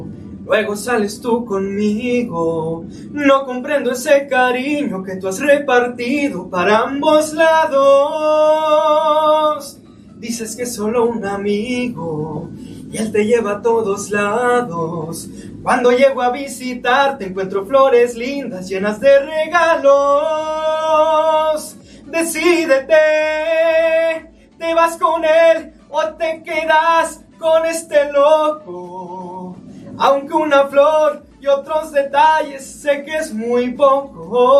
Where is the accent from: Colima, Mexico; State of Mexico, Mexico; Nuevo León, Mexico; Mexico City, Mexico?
Colima, Mexico; Tecomán; also born or lived in Villa de Álvarez; Nací en Villa de Álvarez, Colima, pero casi toda mi vida y mi familia es de Tecomán, entonces hemos estado con los dos lados. Y pues bueno, yo soy de colimense general